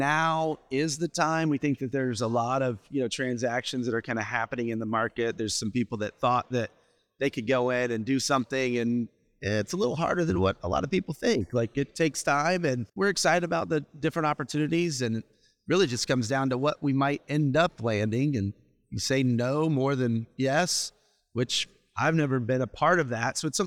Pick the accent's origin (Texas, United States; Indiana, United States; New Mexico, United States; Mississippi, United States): Indiana, United States; We're from Indiana, so that works out.